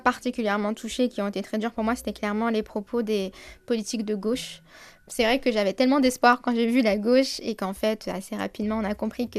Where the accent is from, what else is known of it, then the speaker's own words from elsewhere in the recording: France; Enfin, on est française, en fait. Et à un moment, il va falloir l'accepter.